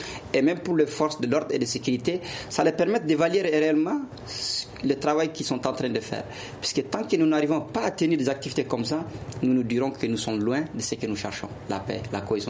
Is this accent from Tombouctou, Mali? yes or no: yes; Timbuktu, Tombouctou, Mali; Donc ce festival, oui, ça redonne aussi confiance aux partenaires surtout vers chez nous, à Tombouctou